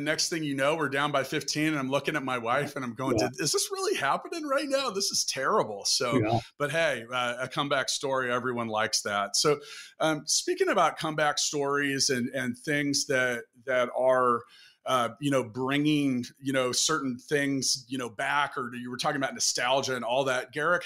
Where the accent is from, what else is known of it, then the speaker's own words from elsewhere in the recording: Kansas City, United States; You named a whole lot of people that scored touchdowns on my hometown Kansas City Chiefs, by the way.